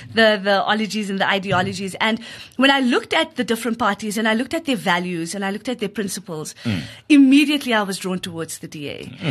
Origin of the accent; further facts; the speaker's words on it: Johannesburg, Gauteng, South Africa; Yeah, so I'm originally from Johannesburg, so born and bred in the city. I was raised in a single-parent household.